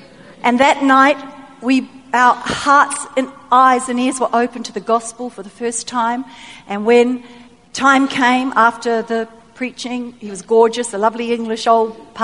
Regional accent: New Zealand; I'm from New Zealand, from a farming community.

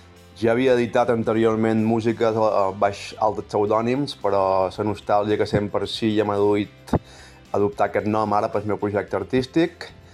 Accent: Balearic Islands, Spain; now in Barcelona, Spain; som menorquí de l'O, tot i que fa 27 anys ja que visc a Barcelona.

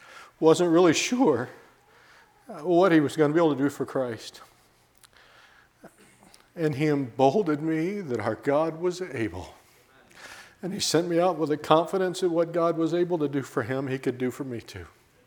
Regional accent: South Carolina, United States; I grew up in South Carolina. I'm used to people saying amen when you preach

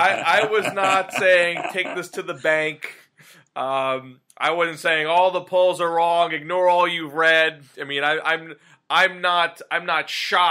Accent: Massachusetts, United States; I don't want to get into a too big of a tangent on Massachusetts because it's my home state

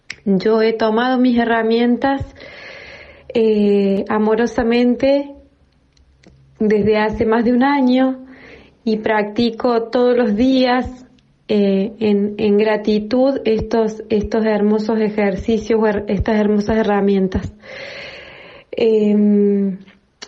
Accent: Río Tercero, Córdoba, Argentina; de Río Tercero, provincia de Córdoba.

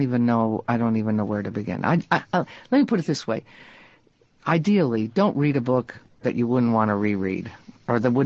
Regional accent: United States; Of course I'm an American, for heaven's sakes.

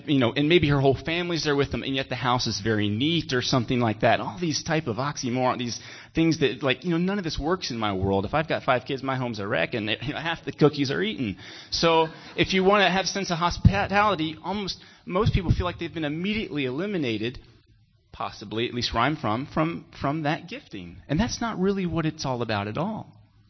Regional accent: South Carolina, United States; hospitality, at least where I'm from, which is South Carolina.

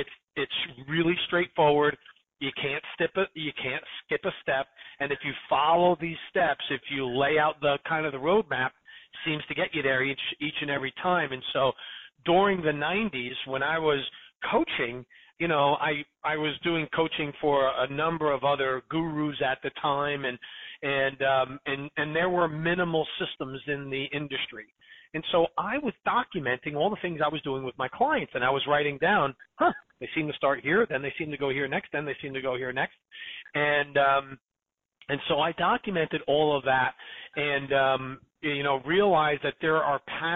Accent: New Jersey, United States; So I'm from New Jersey, right?

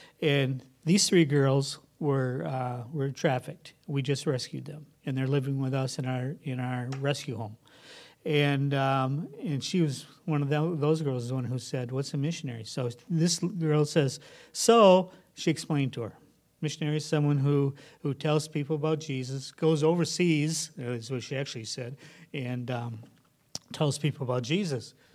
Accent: Grand Rapids, Michigan, United States; also born or lived in Springfield, Missouri; we lived in Missouri 3 years. I grew up in Grand Rapids, but then I learned Chinese, and then I got sent down to Missouri, Springfield, Missouri.

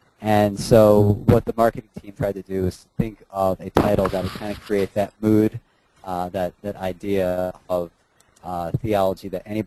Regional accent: Philadelphia, Pennsylvania, United States; I'm from Philadelphia originally

